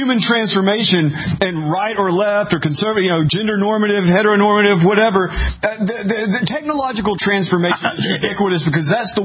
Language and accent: English; Tennessee, United States; I grew up in East Tennessee. I know all about it.